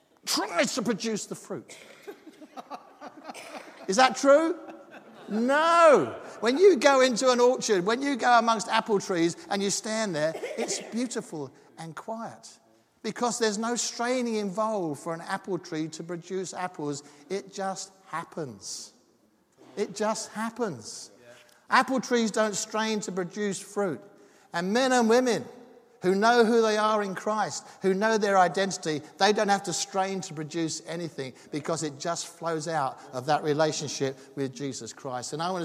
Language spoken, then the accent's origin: English; South East England, United Kingdom; because we come from Kent. And as you know, Kent is the garden of England.